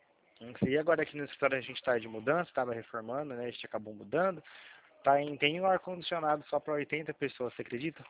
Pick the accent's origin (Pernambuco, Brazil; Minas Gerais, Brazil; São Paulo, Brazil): São Paulo, Brazil; Campinas; Eu sou daqui de Campinas. Meio pertinho.